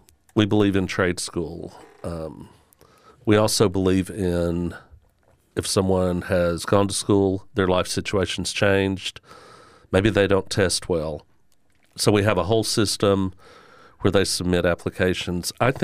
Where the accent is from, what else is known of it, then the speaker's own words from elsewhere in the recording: Alabama, United States; You know, she's from Minnesota, I'm from Alabama.